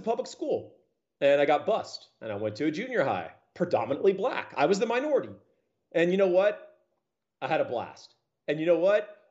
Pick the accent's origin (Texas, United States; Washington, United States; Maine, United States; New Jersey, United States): Texas, United States; Austin; You know, I grew up in Northwest Austin, right?